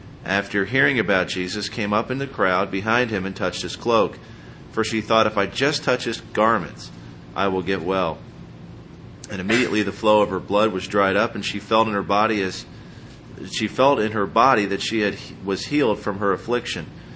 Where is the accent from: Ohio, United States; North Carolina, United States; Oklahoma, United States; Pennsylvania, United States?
Pennsylvania, United States; Harrisburg; Mike Gendron is in my hometown this morning, Harrisburg, Pennsylvania.